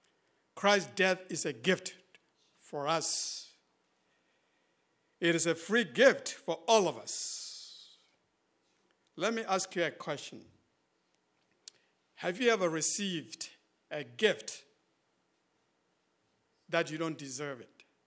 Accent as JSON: {"language": "English", "country": "Sudan", "tie": "born or raised there", "second_language": "English", "moved": "yes", "said": "in 1994, I just completed my high school in 1993 in my home country, Sudan, before it is split into two countries."}